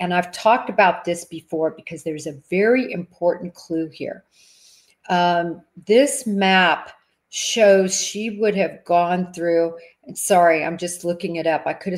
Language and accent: English; Nebraska, United States; also born or lived in Kansas; Again, I'm from Nebraska and from Kansas, spent the majority of my life in those states.